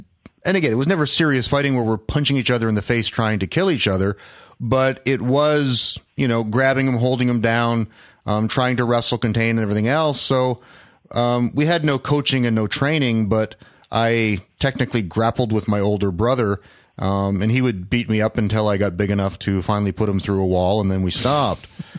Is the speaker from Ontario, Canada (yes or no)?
yes; Ontario, Canada; I grew up in Northern Ontario, and amateur wrestling wasn't an option in school.